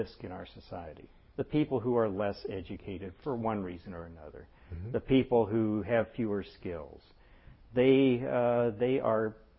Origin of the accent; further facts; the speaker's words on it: Philadelphia, Pennsylvania, United States; In my hometown of Philadelphia, Pennsylvania, we now have a trans fat ban.